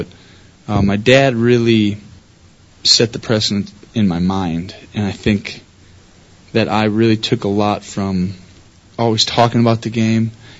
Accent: Wisconsin, United States; Well, I think, you know, growing up in Wisconsin, you can't help but like the Packers and like Favre.

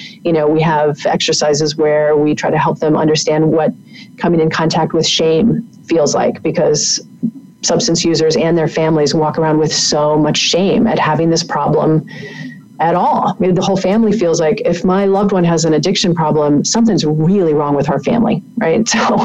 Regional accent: Kansas, United States; I grew up in Kansas in the middle of nowhere and there's no resources

